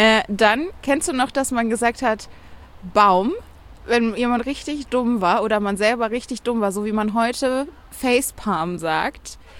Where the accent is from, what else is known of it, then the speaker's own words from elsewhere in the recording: Bonn, North Rhine-Westphalia, Germany; Ich bin ja in Bonn groß geworden